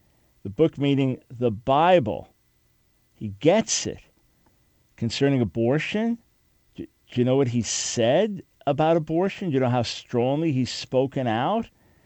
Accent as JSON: {"language": "English", "region": "New York", "country": "United States", "said": "I was from New York."}